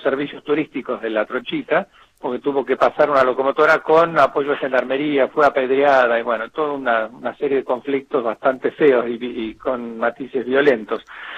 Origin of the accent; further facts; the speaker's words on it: Esquel, Chubut, Argentina; Desde que yo tengo uso de razón, yo me crié en Esquel y siempre ha habido una convivencia pacífica.